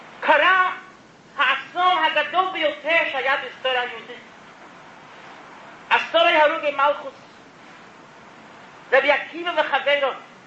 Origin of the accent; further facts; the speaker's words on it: United States; אני אמריקאי, אני יודע מה זה.